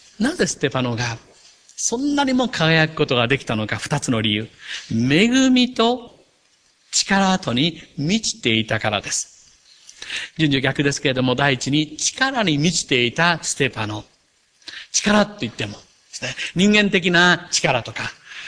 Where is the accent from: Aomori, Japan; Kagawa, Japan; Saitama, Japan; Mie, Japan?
Kagawa, Japan; 日本で言えばですね、まあ私、香川県の人間です